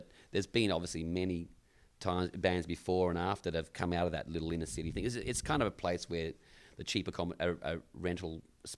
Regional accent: Perth, Western Australia, Australia; when I get back home, because I'm from Perth myself.

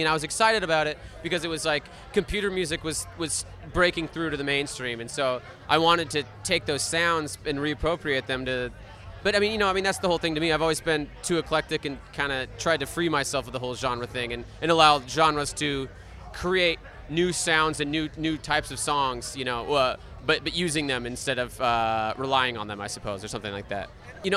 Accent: Seattle, Washington, United States; I grew up in Seattle, so I was listening to a lot of stuff that was very songwriter-driven, you know, indie pop at the time and stuff like that.

